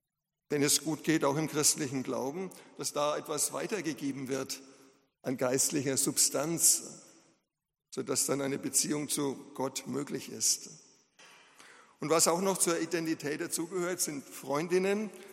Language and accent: German; Schweinfurt, Bavaria, Germany; born there; ja, und in Schweinfurt geboren wurde?